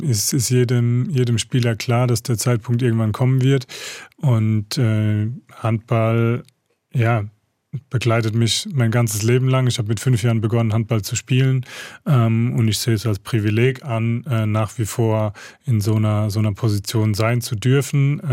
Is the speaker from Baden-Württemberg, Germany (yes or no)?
yes; Mannheim, Baden-Württemberg, Germany; Ich bin in Mannheim geboren, dort aufgewachsen und habe mein ganzes Leben dort verbracht